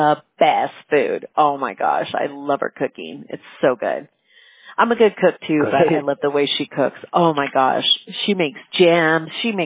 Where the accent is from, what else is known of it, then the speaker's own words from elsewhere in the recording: California, United States; So, California. Sunny California.